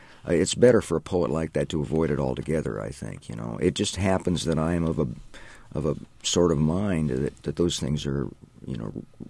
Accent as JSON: {"language": "English", "town": "Ames", "region": "Iowa", "country": "United States", "tie": "born or raised there"}